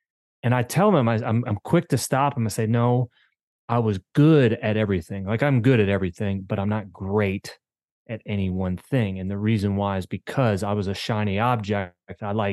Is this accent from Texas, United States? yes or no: no; Maryland, United States; I grew up in Maryland. I've lived in 6 different states and grew up in a small town in Maryland. It's a railroad town, baseball town.